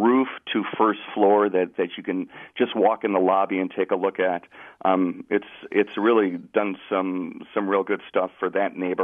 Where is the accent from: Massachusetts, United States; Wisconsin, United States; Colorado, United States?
Wisconsin, United States; I've written 5 one-man shows, mostly about growing up in Wisconsin